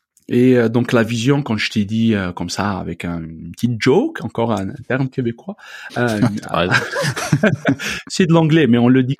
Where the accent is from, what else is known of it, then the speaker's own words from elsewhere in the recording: Algeria; moved away; je vais retourner dans mon pays d'origine. Donc, je suis très lié avec mon pays d'origine, donc l'Algérie, c'est un lien viscéral extraordinaire